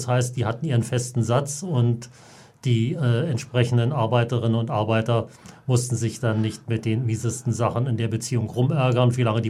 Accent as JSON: {"language": "German", "region": "Berlin", "country": "Germany", "tie": "born or raised there", "also_born_or_lived": "Switzerland", "said": "Berlin groß geworden und zwischendurch auch mal ein bisschen durch die Republik gekommen, teilweise auch in der Schweiz und in Österreich gewesen"}